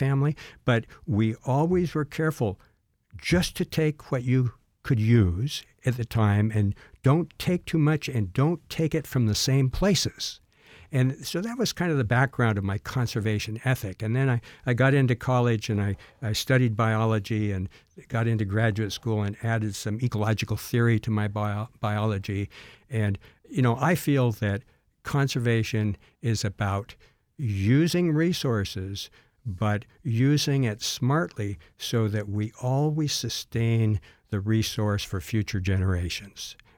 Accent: Orcas Island, Washington, United States; also born or lived in Alaska; Well, I grew up on Orcas Island in the San Juan Islands of Washington State. We had to take a ferry to our house or fly.

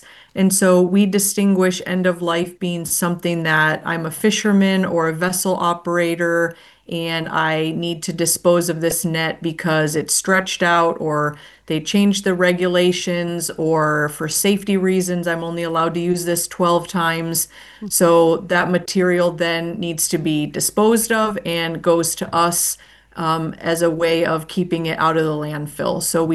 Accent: Buffalo, New York, United States; I grew up in Buffalo, New York originally

